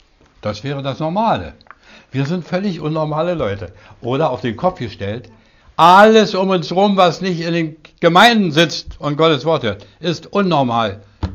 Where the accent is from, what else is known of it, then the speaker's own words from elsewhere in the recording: Sommerfeld, Lubusz Voivodeship, Poland; Als ich 16 war, waren die Sowjettruppen bis an meine Heimatstadt Sommerfeld hinter der Neiße vorgerückt.